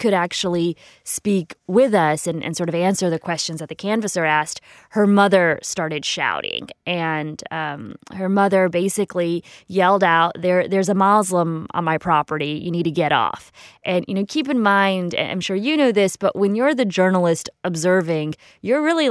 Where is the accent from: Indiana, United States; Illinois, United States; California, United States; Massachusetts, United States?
Indiana, United States; I'm a Midwesterner. I grew up in Indiana. No, it's not Ohio.